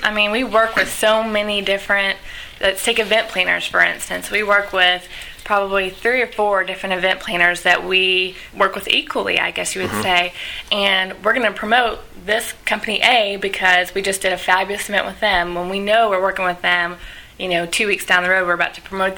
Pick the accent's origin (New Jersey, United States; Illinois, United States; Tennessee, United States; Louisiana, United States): Tennessee, United States; Memphis; born and raised in Memphis, and started out actually at Varsity Spirit Corporation.